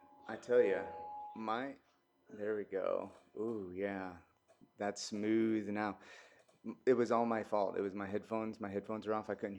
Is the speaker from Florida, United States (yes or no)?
no; South Dakota, United States; moved away as an adult; I grew up in South Dakota and I lived there for 30 some years. I can't remember whenever I moved out here